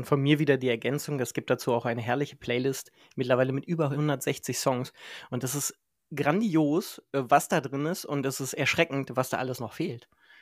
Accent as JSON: {"language": "German", "region": "Harz", "country": "Germany", "tie": "born or raised there", "said": "ich bleibe auch gleich zu Hause im Harz, in meiner Heimat."}